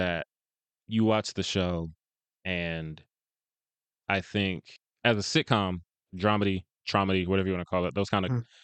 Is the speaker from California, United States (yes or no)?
yes; Pasadena, California, United States; It takes place in Pasadena. I am from Pasadena. I love Pasadena.